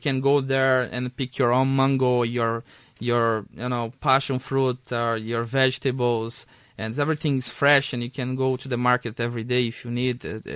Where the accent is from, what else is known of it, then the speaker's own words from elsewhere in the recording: Araputanga, Mato Grosso, Brazil; English is a second language; Yes, I'm from Mato Grosso. And the city is called Araputanga. It's a small city. It's a county from the state.